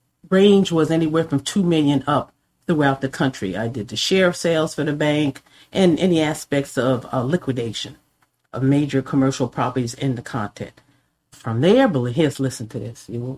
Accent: Long Branch, New Jersey, United States; Long Branch, New Jersey.

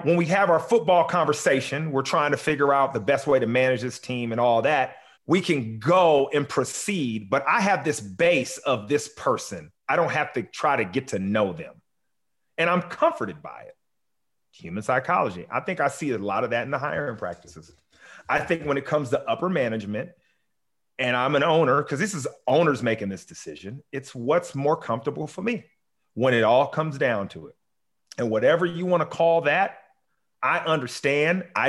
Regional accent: Long Beach, California, United States; I'm from Long Beach, California. I own a team.

